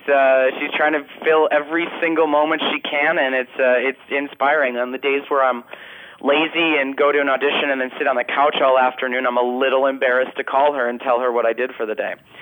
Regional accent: Highland Park, Illinois, United States; Well, fortunately, I grew up just outside of Chicago

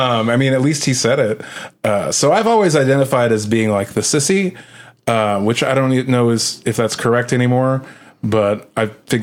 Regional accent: Kansas City, United States; also born or lived in Dyersburg, Tennessee; I grew up in Kansas City, but my family's all from Tennessee. I was born in Tennessee, north of Memphis, about an hour. Dyersburg, Tennessee.

